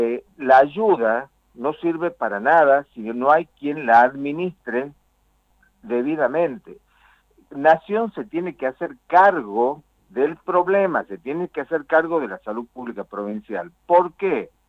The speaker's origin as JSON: {"language": "Spanish", "country": "Argentina", "said": "Jujuy también existe, acá también somos argentinos"}